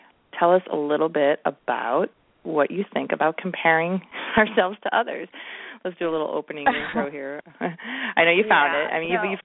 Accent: Buffalo, New York, United States; We are, anyone that is not local, we are from Buffalo, New York

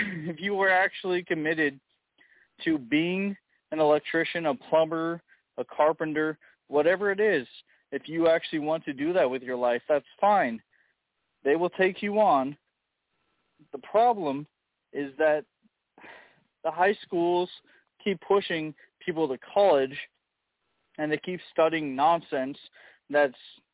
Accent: Illinois, United States; No, I'm not from Michigan or Ohio. I'm from Illinois.

